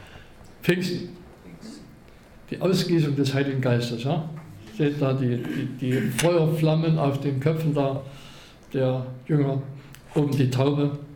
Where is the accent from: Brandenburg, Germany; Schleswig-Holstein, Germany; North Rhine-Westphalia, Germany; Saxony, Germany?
Saxony, Germany; Chemnitz; kommt aus meiner Heimatstadt Chemnitz